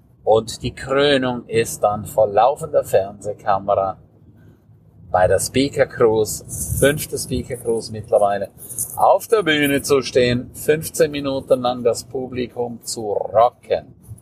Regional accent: Switzerland; accent: Swiss; also born or lived in Palatinate; now in Germany; Auch ich habe mein Schweizer Dialekt. Ja, ich bin ja Schweizer. Lebe schon sehr, sehr lange in der Pfalz. Habe da auch ein pfälzischer Dialekt drin.

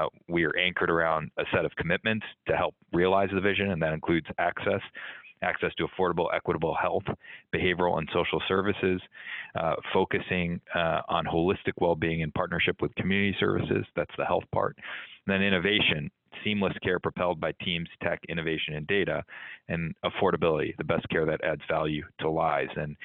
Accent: India; now in United States; we're from the Midwest part of India, and my dad immigrated here in 75

